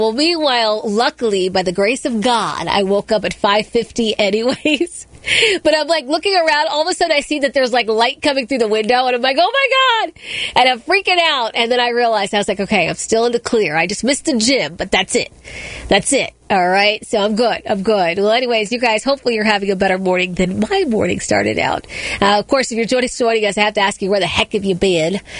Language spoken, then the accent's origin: English; Accokeek, Maryland, United States; They do that in PG County. You guys know I grew up in Accokeek, and I know it to be true.